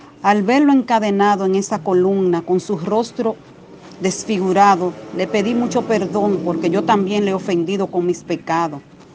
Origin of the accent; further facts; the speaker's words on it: Dominican Republic; de República Dominicana.